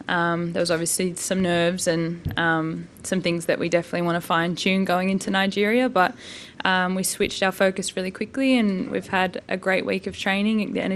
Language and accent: English; Australia; a big moment for all of us as Australian players